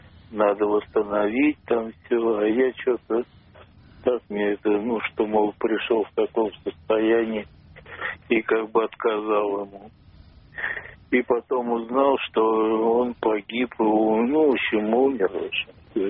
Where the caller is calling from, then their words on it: Moscow, Russia; Москва, мобильный.